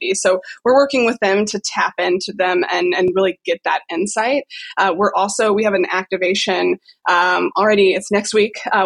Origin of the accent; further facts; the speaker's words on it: Columbus, Ohio, United States; I'm from Columbus, Ohio.